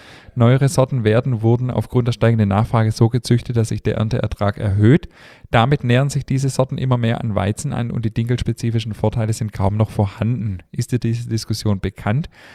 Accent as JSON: {"language": "German", "region": "Baden-Württemberg", "country": "Germany", "said": "Ich komme ja eher aus dem Schwabenland, da sagt man Kneisle."}